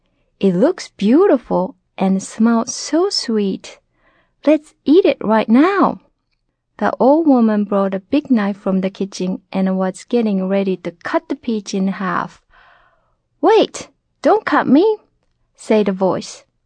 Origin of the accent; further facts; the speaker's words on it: Japan; English is a second language; moved away as an adult; now in Washington, United States; I am from Japan. I came to United States 3 years ago. Now I live with my husband and two cats in Washington, D.C.